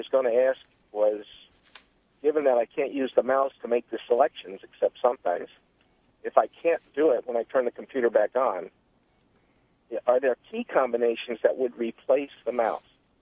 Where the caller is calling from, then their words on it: Penfield, United States; I'm calling from Penfield.